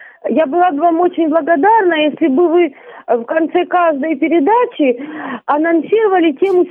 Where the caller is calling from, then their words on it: Luhansk Oblast, Ukraine; Я из Луганской области, постоянно вас слушаю.